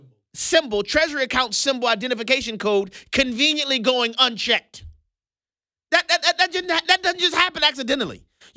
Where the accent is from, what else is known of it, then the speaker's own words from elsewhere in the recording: Louisiana, United States; You know, I'm from Louisiana.